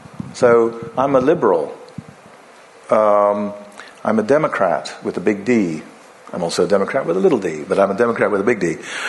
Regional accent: Ghana; which I grew up in Ghana

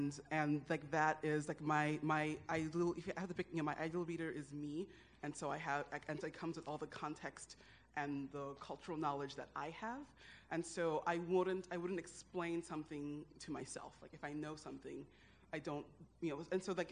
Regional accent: Nigeria; things that are expected of me as a Nigerian woman

